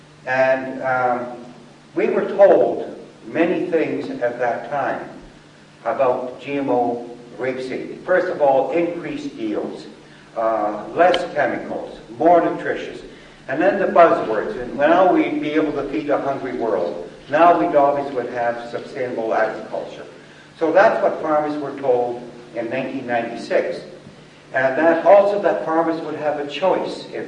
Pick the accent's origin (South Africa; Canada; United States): Canada; Western Canada; I come from Western Canada in the heart of the grain growing area.